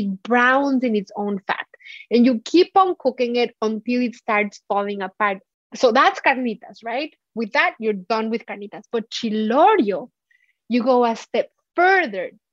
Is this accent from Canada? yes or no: no; Mexico; now in United States; when I was growing up in Mexico